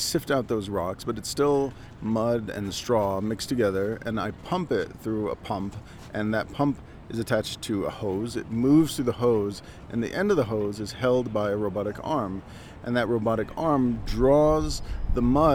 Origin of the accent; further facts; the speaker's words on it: Colorado, United States; I'm from the San Luis Valley